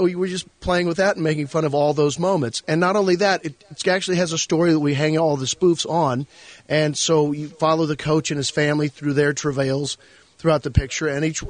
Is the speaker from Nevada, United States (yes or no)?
no; Missouri, United States; also born or lived in Chicago; The Chiefs because I grew up in Missouri, and they were always my favorite.